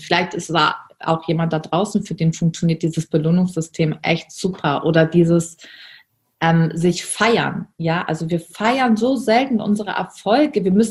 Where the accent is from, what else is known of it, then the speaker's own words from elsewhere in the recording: Germany; Ich bin in der Armutsgrenze von Deutschland geboren und aufgewachsen.